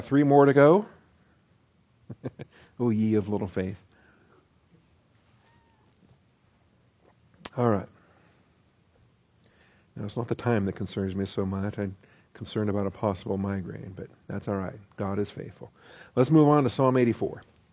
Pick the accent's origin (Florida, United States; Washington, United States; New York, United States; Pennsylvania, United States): Washington, United States; You know, I'm waiting for my home state. Washington State's going to have to be renamed at some point because George Washington owned slaves.